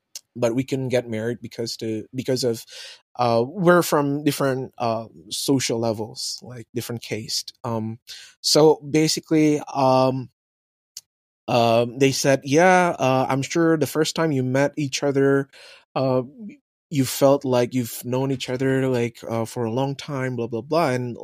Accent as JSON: {"language": "English", "town": "Bogor", "region": "West Java", "country": "Indonesia", "tie": "born or raised there", "said": "I grew up in Bogor, like, born and raised"}